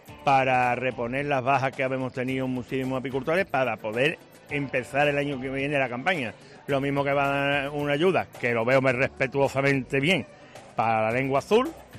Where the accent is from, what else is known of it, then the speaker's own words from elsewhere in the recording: Málaga, Andalusia, Spain; Yo soy de Málaga.